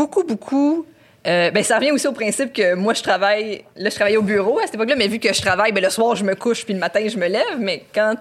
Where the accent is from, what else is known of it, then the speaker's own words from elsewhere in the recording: Laval, Quebec, Canada; quand je suis revenue en ville, c'est-à-dire à Laval, parce que je viens de Laval, fait que je suis retournée chez nous à Laval